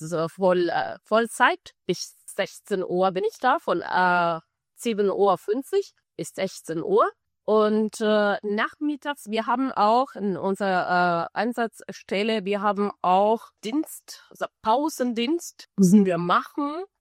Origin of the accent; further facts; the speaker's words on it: Cuba; German is a second language; moved away as an adult; now in Germany; ich habe auf meinem Heimatland, also auf Kuba, habe ich vorher ein Studium abgeschlossen, eine Germanistikstudium abgeschlossen